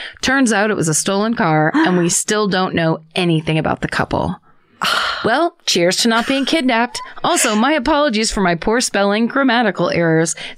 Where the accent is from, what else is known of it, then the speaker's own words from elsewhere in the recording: San Jose, California, United States; Anyhow, I grew up in San Jose, California, in a lovely little neighborhood where everybody knows everybody.